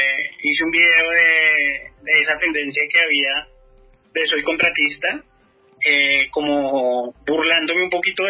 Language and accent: Spanish; Bogotá, Colombia; soy bogotano, tengo 40 años